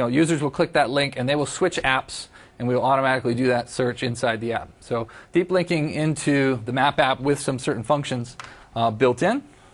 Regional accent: San Diego, California, United States; I grew up in San Diego, so I'm always looking to go home.

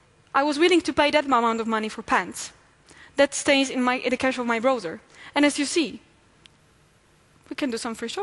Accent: Poland; Did I mention that I'm from Poland and I like to buy cheap stuff?

